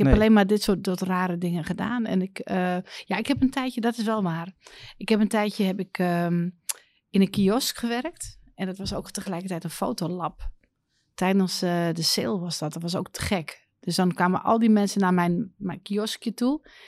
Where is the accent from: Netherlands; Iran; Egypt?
Netherlands; Amsterdam, North Holland; Want ik kom uit Amsterdam.